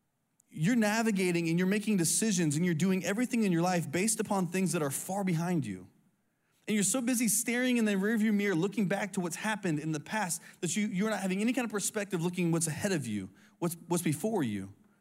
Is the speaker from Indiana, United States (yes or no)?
yes; Indiana, United States; now in South Carolina, United States; When I came to CIU in South Carolina, I moved from Indiana.